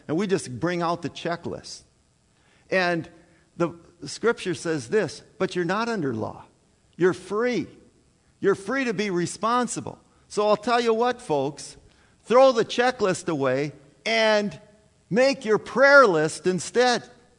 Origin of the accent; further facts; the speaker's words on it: Minnesota, United States; I can remember, you know, when I grew up on the Iron Range, there was a person who said this.